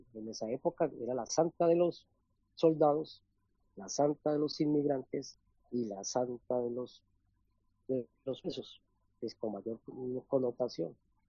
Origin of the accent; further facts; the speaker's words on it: Antioquia, Colombia; somos antioqueños de pura cepa, es decir, de origen.